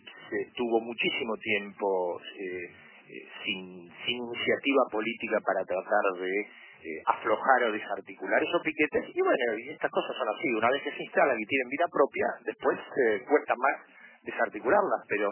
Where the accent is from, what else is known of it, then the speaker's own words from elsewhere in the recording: Argentina; Pero como somos los argentinos, ¿no?